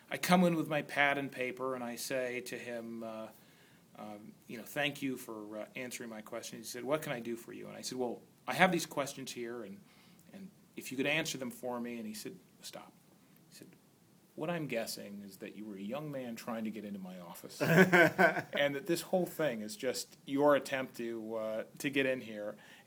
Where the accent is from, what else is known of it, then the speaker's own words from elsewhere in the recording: Newport Beach, California, United States; born there; I was born here in Newport Beach, California. I do not do very well in the cold, and said, I'm going to have to pass.